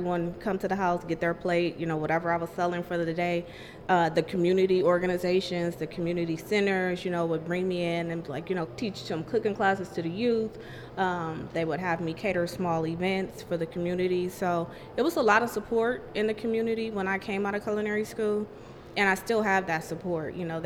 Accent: San Francisco, California, United States; You know, I grew up in the Fillmore, and it was a predominantly African-American neighborhood.

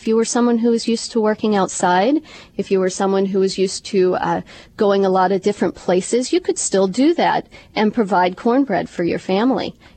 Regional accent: Appalachia, United States; I'm from Appalachia, and I'm from a long line of Appalachian cooks.

